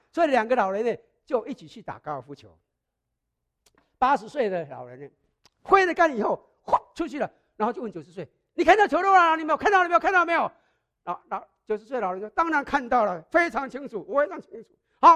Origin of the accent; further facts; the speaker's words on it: Taiwan; 我记得我以前小时候在以前小时候在台湾的时候